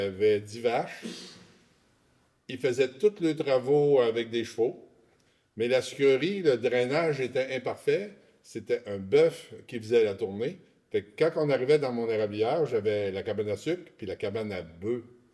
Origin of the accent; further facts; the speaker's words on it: Montreal, Quebec, Canada; Moi, je viens de Montréal, puis la fin de semaine, je ne retournais pas chez moi.